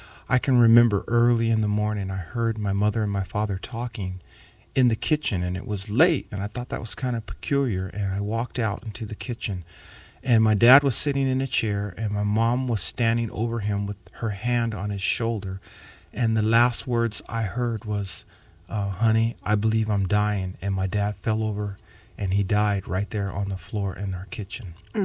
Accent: Riverside, California, United States; Rubido was a very, very tough neighborhood there in Riverside. And I would have to say, Danny, that most of the people I grew up with took a path of drugs, jail, prison.

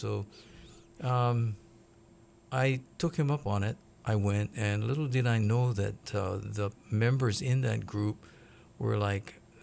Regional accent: Oahu, Hawaii, United States; born or raised there; also born or lived in Pa'ia, Maui

